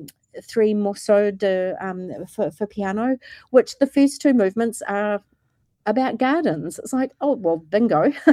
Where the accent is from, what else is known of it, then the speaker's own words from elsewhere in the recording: Christchurch, Canterbury, New Zealand; also born or lived in New York City, United States; Well, I grew up in Christchurch. I then spent a good number of years, about 14 years, living in New York City.